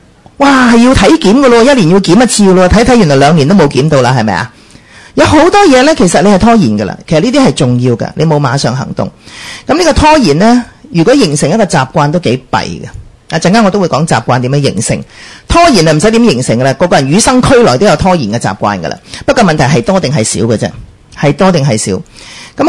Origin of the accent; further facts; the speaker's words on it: Hong Kong; 我哋香港人呢，马上嘅意思就真系而家，即刻